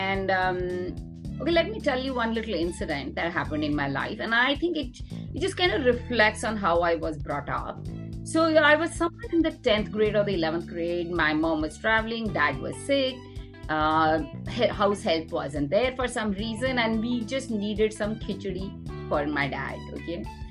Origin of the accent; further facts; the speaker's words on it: Jalandhar, Punjab, India; So I was born and brought up in Jalandhar in Punjab in a large joint business family, so no working women in the family.